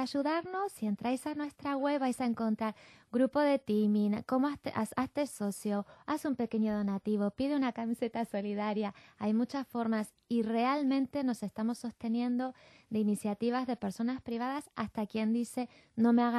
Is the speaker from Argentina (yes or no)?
yes; Argentina; es como es argentina, yo también, pero como es argentina le gusta la mira.